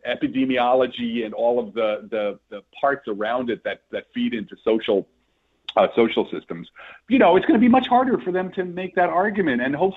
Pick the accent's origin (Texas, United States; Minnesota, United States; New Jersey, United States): New Jersey, United States; Andrew, I'm from New Jersey, so this is just like kind of the way we do.